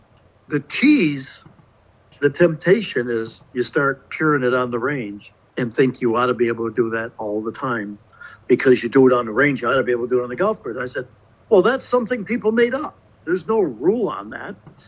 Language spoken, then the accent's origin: English; New England, United States; I mean, I grew up in New England when they were winning 11 world championships.